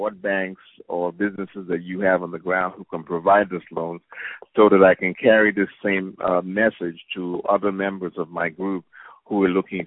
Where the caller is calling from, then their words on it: New Orleans, Louisiana, United States; Yeah, hello. I'm calling from New Orleans.